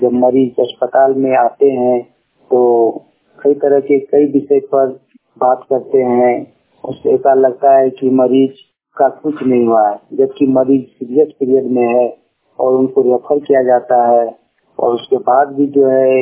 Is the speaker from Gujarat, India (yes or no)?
no; Kasmar, Jharkhand, India; ग्राम कसमार शक्ति पंचायत कसमार जिला बोकारो का रहने वाला हूँ।